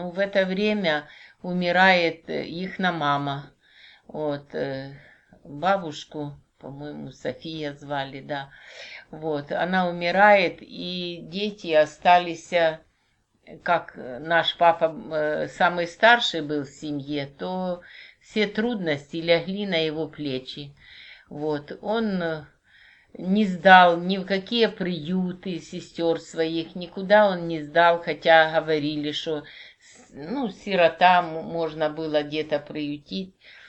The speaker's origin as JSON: {"language": "Russian", "town": "Kropyvnytskyi", "region": "Kirovohrad Oblast", "country": "Ukraine", "tie": "born or raised there", "said": "Мы коренные жители Кировограда."}